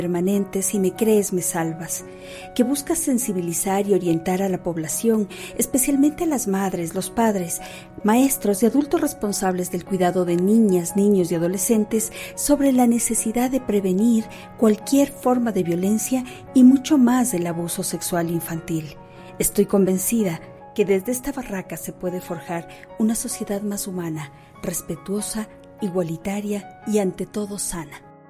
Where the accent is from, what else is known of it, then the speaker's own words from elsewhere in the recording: Quito, Pichincha, Ecuador; tengo 47 años, soy quiteña enamorada de sus verdes y luminosos paisajes.